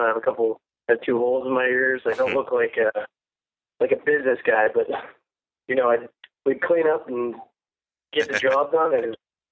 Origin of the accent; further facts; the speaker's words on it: Erie, Pennsylvania, United States; So I'm from Erie, Pennsylvania, right on the lake. I grew up racing motocross